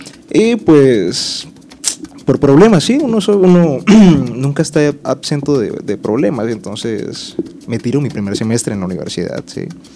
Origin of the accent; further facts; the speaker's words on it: Villavicencio, Meta, Colombia; also born or lived in La Macarena, Meta; Yo nací en 1992 en Villavicencio. De ahí viví 10 años, mis 10 siguientes años en la Macarena Meta. Por cuestiones del conflicto armado resulté viviendo acá en Villavicencio de nuevo. Hice quinto de primaria en el colegio Elisúa, de sexto a décimo en el colegio La Salle.